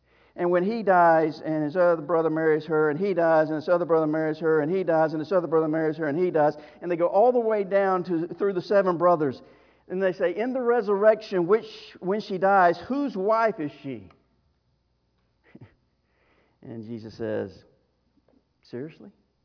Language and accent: English; the South, United States; but I will use it because I'm an American. I live in the South. I'm raised in the Bible Belt. It's just where I am.